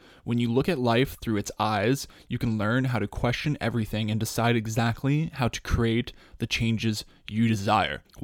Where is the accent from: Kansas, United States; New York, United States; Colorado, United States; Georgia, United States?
Colorado, United States; Tyler is a guy from my home state of Colorado